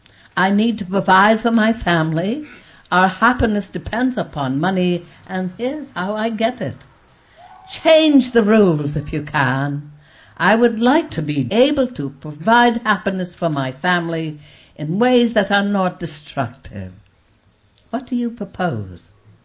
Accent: United States; As American, that is my favorite thing, the fact that we can hash it out peacefully and each come to a better understanding which will inform the way we think and the way we vote.

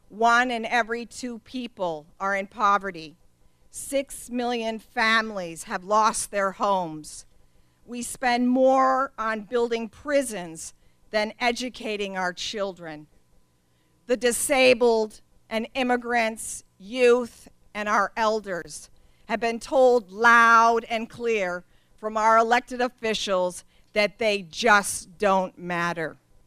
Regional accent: Minnesota, United States; especially when I saw so much food in my home state of Minnesota. I didn't understand. I grew up watching my mom cry night after night about the bills.

